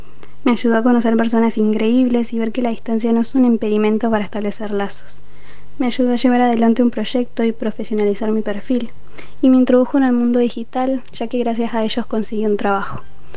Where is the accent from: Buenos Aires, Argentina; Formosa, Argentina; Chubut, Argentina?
Chubut, Argentina; Comodoro Rivadavia; tengo 21 años y soy de Comodoro Rivadavia, Chubut.